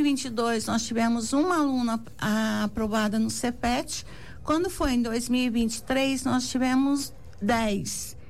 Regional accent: Cunha, São Paulo, Brazil; born there; also born or lived in Guaratinguetá; eu nasci em Cunha por um problema de saúde. Eu tive que vir para Guaratinguetá em 74 e lá em Cunha começou a minha história em 74.

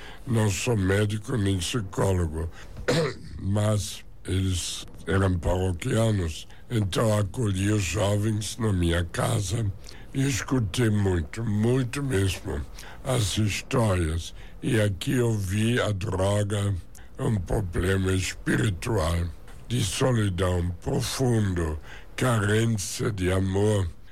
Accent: Germany; Portuguese is a second language; now in Brazil; Eu realmente nasci na Alemanha no fim da Segunda Guerra Mundial, 45. Cresci numa família pobre.

